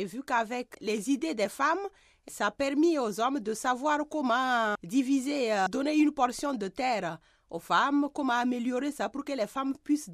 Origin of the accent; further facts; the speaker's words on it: Burkina Faso; also born or lived in France; Je commence par le Burkina Faso, mon pays d'origine.